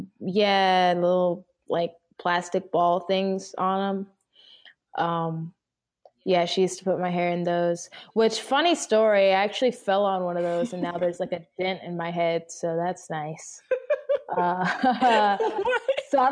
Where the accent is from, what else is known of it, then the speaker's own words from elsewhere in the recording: Atlanta, Georgia, United States; now in Los Angeles, United States; So I currently live in LA, but I'm from Atlanta, Georgia.